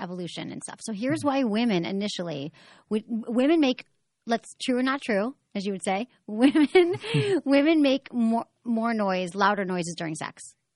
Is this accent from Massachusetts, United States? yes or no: no; Detroit, Michigan, United States; But I'm conflicted because I'm from Detroit, so I don't know what to do.